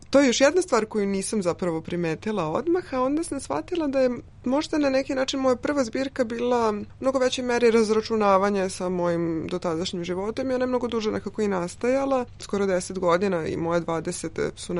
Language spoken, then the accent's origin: Serbian; New Belgrade, Belgrade, Serbia; jer ja sam odrasla na Novom Beogradu